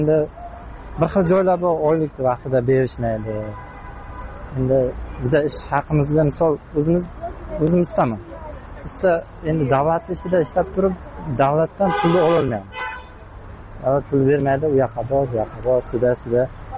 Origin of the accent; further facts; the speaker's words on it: Qashqadaryo Region, Uzbekistan; Bizlar o'zim Qashqadaryodanman.